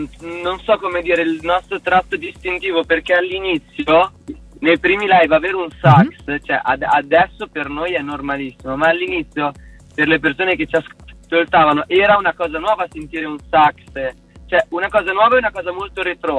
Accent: San Giovanni in Persiceto, Emilia-Romagna, Italy; San Giovanni, che è la mia città natale, anche quella di Belinelli

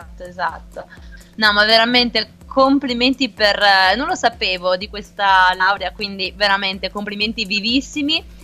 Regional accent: Trentino-Alto Adige, Italy; siccome io sono trentina

